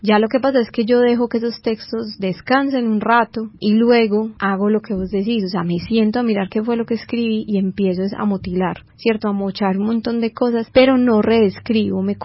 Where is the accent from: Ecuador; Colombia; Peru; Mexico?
Colombia; que somos 20 escritoras colombianas hablando sobre el cuerpo